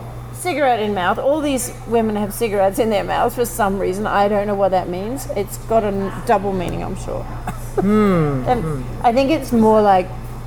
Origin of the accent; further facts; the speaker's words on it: Perth, Western Australia, Australia; I'm from Perth.